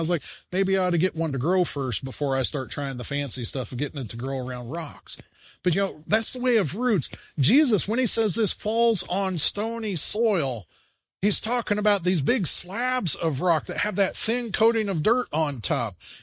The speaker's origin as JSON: {"language": "English", "region": "Midwest", "country": "United States", "said": "Because I'm from the Midwest and we have grass, not rocks."}